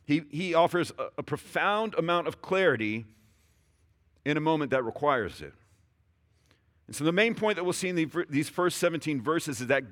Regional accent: Houston, Texas, United States; So I've been around flooding. I grew up in Houston. I've seen flooding.

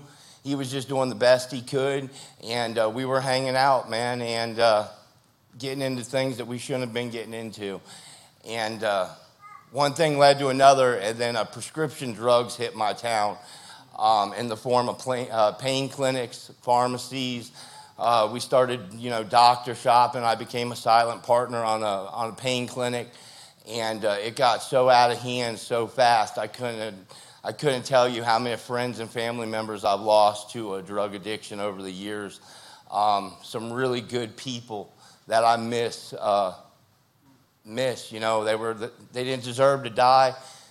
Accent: Florida, United States; I grew up in Miami-Dade County. I'm a third-generation Italian-American. I grew up rough.

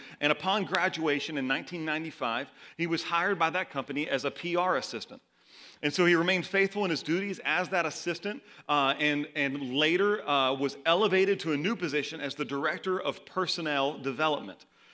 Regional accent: the South, United States; I'm from the South, okay? Y'all, you got to put a little South in your mouth sometimes, okay?

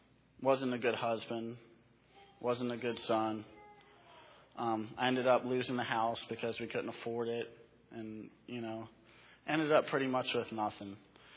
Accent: Fredericksburg, United States; I'm from Fredericksburg. I actually grew up about 3 miles from where we're opening the farm at.

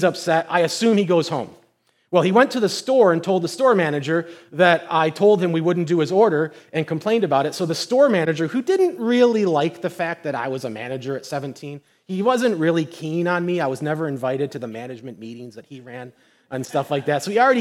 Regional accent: New York, United States; But I grew up in Nedro, New York, and my first job was at Green Hills Farms

